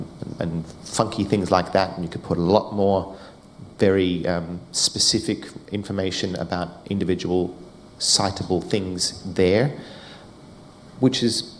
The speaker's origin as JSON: {"language": "English", "country": "Australia", "said": "As an Australian, I recognise the ignorance of New Zealand."}